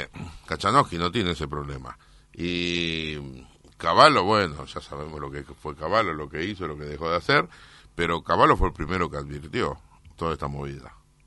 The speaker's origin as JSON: {"language": "Spanish", "country": "Argentina", "said": "La verdad que yo como argentino y como votante le puedo pegar a quien se me dé la gana."}